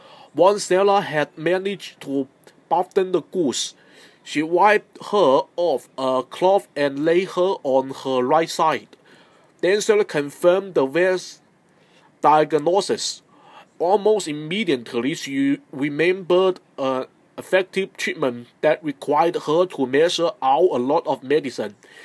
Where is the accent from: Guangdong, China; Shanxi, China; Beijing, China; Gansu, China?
Guangdong, China; born there; English is a second language; I was born in San Rui, a small city but with abundant and anarchic old culture in Guangdong.